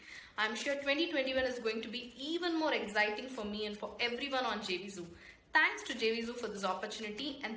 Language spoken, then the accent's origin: English; India; English is a second language; o everyone … from India.